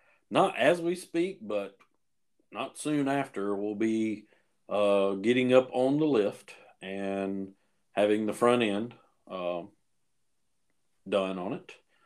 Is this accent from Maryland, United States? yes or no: no; Cowpens, South Carolina, United States; my old buddy Chris from CNC Thunder here in my hometown of Cowpen, South Carolina.